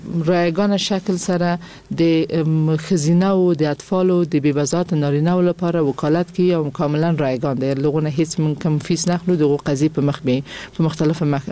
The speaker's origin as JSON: {"language": "Pashto", "region": "Kabul", "country": "Afghanistan", "tie": "born or raised there", "said": "ما د کابل اوسیدونکی، ما په کابل کې زیږیدلې، ما اکثر عمر مې ټول عمر مې یعنی په افغانستان کې په کابل کې تیر کړی دی."}